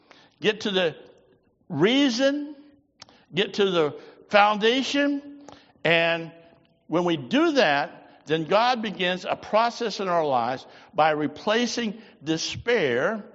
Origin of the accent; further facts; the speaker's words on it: Biloxi, Mississippi, United States; born there; I was born in Biloxi, Mississippi. Do I sound like a Southerner? I don't know. Of course, I was just born there, and 3 or 4 days later, I was gone, never to come back again until Hurricane Camille.